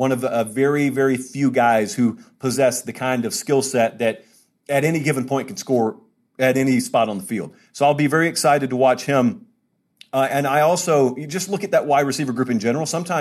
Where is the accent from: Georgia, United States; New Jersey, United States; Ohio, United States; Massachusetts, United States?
Georgia, United States; I grew up in Georgia.